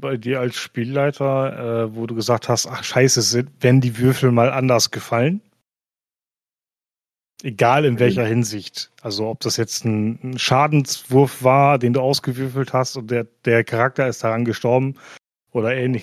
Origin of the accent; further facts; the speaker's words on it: Northern Germany, Germany; sagen wir bei uns im Norden immer so schön.